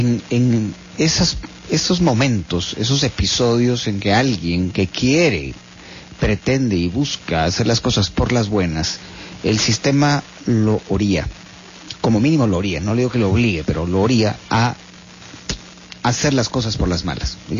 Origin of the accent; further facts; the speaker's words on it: Guatemala; lo vio en Guatemala? ¿Qué es lo que surge de las preguntas que ustedes hicieron en nuestro país, en mi país, acerca de este tema?